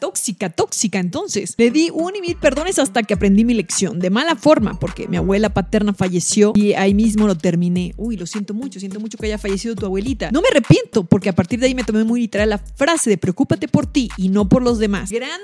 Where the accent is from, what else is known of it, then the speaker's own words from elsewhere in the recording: Campeche, Mexico; me preguntaba que de dónde soy y me dice, soy de Campeche. Y dije, no manches, yo también.